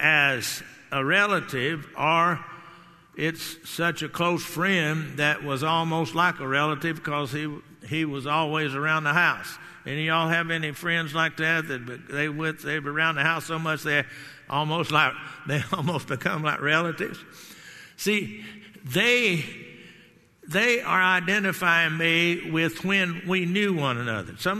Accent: Garland, Texas, United States; You know, I can go back to my hometown, Garland, Texas.

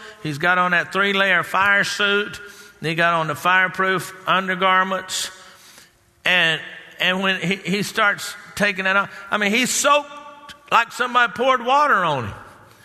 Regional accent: Texas, United States; Especially where I grew up down in Texas, because in the summertime, man, you got the air conditioner on in there.

